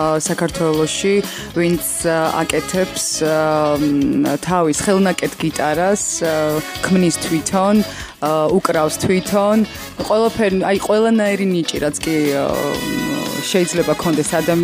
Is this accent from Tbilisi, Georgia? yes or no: no; Gudamakari, Mtskheta-Mtianeti, Georgia; კი, ჩვენ გუდამაყრიდან ვართ და